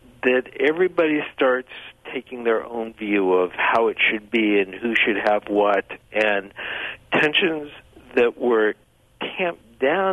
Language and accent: English; West Coast, United States; So, as a Reformed Jew growing up on the West Coast